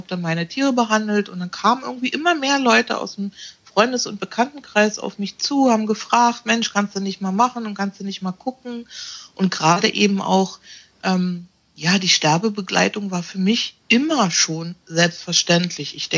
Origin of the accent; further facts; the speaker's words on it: Berlin, Germany; Ich muss immer überlegen, wie alt ich überhaupt bin. Ich bin 54. Ich komme aus Berlin